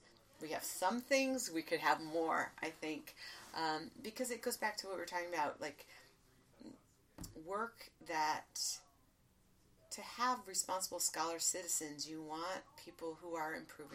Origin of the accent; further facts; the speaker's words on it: Detroit, Michigan, United States; I'm from Detroit, and I would just say just about everyone I grew up with is still there.